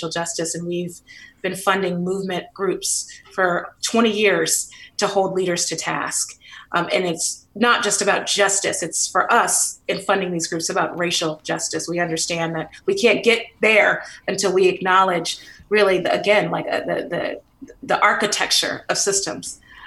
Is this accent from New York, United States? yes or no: no; San Francisco, California, United States; But my early years, you know, I grew up in the Western Addition, you know, right by the Panhandle and a beautiful Victorian. I remember Black folks used to actually live in those Victorians. I lived on Fulton between Baker and Lyon.